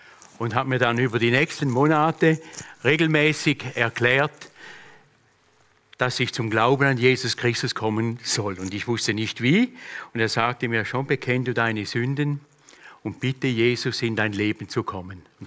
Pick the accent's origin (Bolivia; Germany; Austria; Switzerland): Switzerland; Eastern Switzerland; born there; Ich wurde in der Ostschweiz, in der Schweiz geboren, auf einem Bauernhof, hatte noch 4 Geschwister.